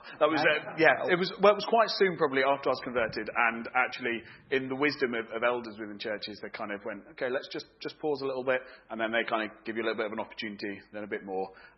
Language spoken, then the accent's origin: English; Crowborough, South East England, United Kingdom; as many of you know, I grew up in Crowborough. Some family moved here when I was four.